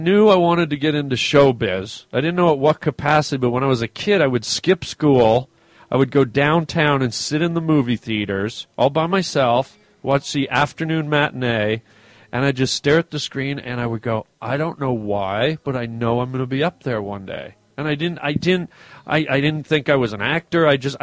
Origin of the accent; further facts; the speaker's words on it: Canada; and I'm a Canadian guy, right?